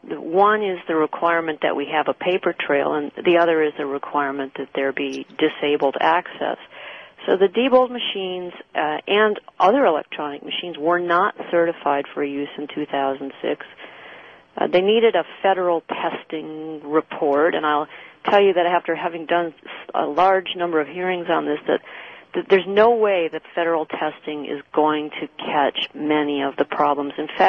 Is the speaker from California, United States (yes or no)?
no; Illinois, United States; I grew up outside Chicago